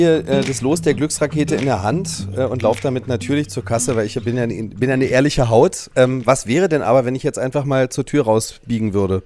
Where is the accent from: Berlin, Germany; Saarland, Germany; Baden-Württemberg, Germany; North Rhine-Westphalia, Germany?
Berlin, Germany; Ich bin Berliner, aber ich bin bewusst tatsächlich das erste Mal in Karow.